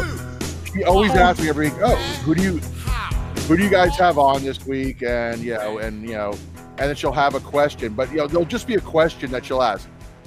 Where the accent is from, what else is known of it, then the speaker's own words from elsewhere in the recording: New Jersey, United States; You can't say that, Jay. I can say that because I'm from Jersey. You can't say that.